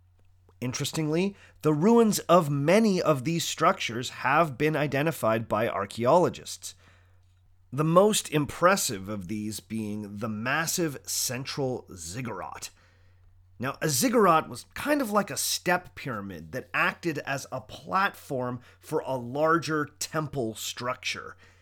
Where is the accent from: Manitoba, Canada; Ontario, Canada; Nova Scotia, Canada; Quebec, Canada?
Ontario, Canada; Toronto; Even my hometown of Toronto can inspire a little awe if you're coming at it from the right direction.